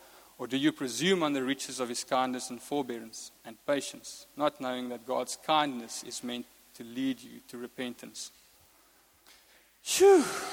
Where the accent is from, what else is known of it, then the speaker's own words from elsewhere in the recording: Free State, South Africa; English is a second language; because I come from the Free State. And English is my second language. I learned it from television.